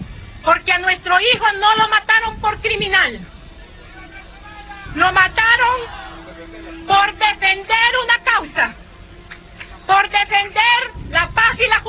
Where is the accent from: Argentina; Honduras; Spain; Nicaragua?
Honduras; nosotros como frente, como pueblo hondureño.